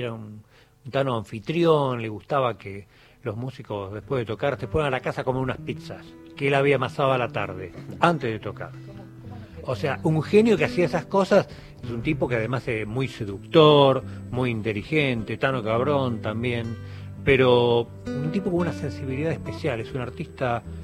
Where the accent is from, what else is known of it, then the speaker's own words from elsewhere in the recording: Buenos Aires, Argentina; also born or lived in Ramón Mejía; Yo nací en Ramón Mejía, viví en Buenos Aires, en Flores, casi toda mi vida, por lo menos hasta los 26 años, después ya más para el lado de Palermo, siempre anduve rondando, merodeando el área, como quien dice.